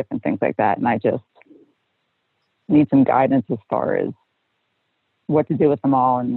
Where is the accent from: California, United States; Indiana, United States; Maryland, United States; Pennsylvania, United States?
Pennsylvania, United States; I'm from Pennsylvania, pretty close to Jersey.